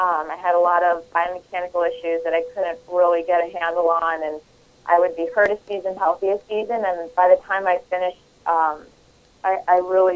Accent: Clinton Township, United States; I grew up in Clinton Township, so I want to say hi to everybody back home.

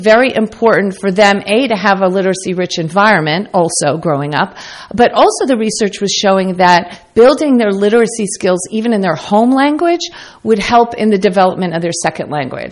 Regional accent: United States; first language Dutch; English is a second language; my first language was actually Dutch. My parents immigrated from Belgium, and I guess in some sense lived the American dream. And so they moved here, initially thinking they'd move back, but ended up staying in the U.S. So I have lived here most of my life

